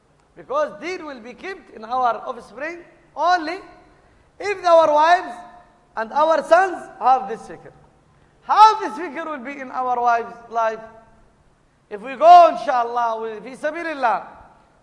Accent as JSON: {"language": "English", "region": "Gaza Strip", "country": "Palestine", "second_language": "English", "said": "Yani, we came with Masturat Jamaat from Palestine. How much difficult to go out, especially we are coming from Gaza."}